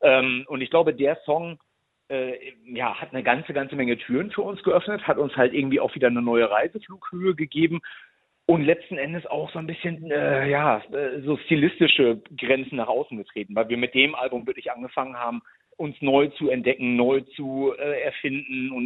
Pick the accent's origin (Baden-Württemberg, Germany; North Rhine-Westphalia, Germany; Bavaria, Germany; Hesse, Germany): North Rhine-Westphalia, Germany; Ibbenbüren; wir kommen aus der Bergmannstadt, wir kommen aus Ippenbüren, wir haben auch nie gesagt, wir kommen aus Münster oder sowas.